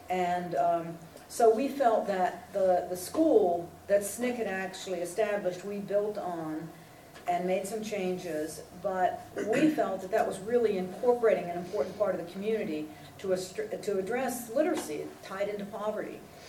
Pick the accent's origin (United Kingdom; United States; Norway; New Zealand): United States; Pennsylvania; I was from Western Pennsylvania, and I had a Catholic education, most of it by choice.